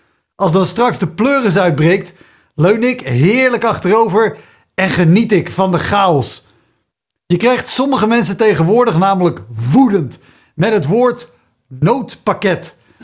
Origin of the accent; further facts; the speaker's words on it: Netherlands; Maar hé, wij zijn Nederlanders.